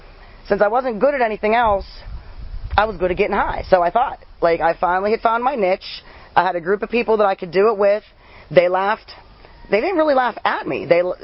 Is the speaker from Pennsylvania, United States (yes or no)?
yes; New Kensington, Pennsylvania, United States; I grew up in New Kensington in a real small school. There was only like 5 kids in each class.